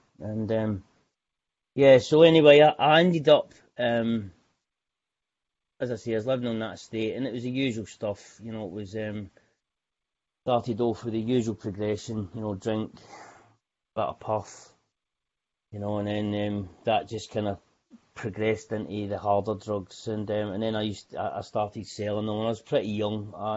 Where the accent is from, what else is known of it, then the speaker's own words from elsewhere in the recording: Scotland, United Kingdom; also born or lived in Glasgow; now in Gosport, United Kingdom; I am a Scotsman in a foreign land. I live in the south coast of England. I live in a place called Gosport, which is in Hampshire, right beside the seaside.